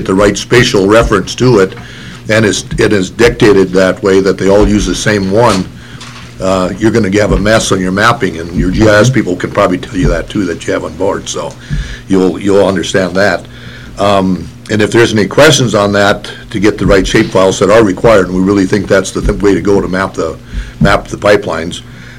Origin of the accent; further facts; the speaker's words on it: North Dakota, United States; I was born and raised in North Dakota and graduated from NDSU